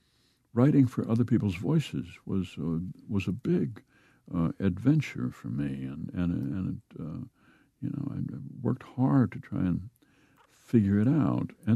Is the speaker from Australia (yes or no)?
no; Midwest, United States; We were brought up to keep a lid on it and not to make a spectacle of ourselves.